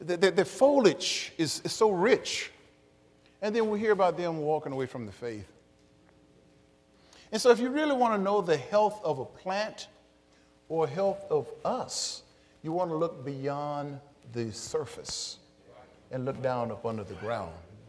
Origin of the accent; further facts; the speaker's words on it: Chicago, Illinois, United States; I remember growing up in Chicago, you go downtown, especially, you know, you find out that they don't call it the Windy City for nothing.